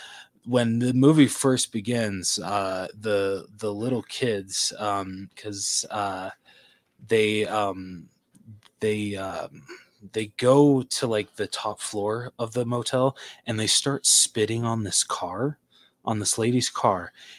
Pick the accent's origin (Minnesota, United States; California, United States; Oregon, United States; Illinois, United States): California, United States; Like growing up in California as a little kid, experiencing like these kind of areas